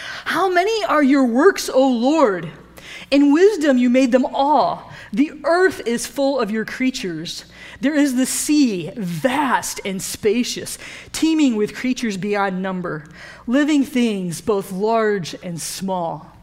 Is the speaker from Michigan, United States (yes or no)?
yes; Michigan, United States; I am from Michigan, and if you have only lived in Texas your entire life, I apologize.